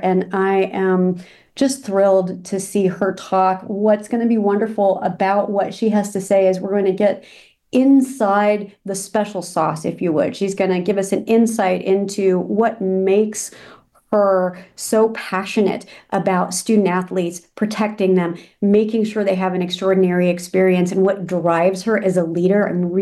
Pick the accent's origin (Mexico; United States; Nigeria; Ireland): United States; Midwest; I'm a Midwesterner and I would love to see fireflies.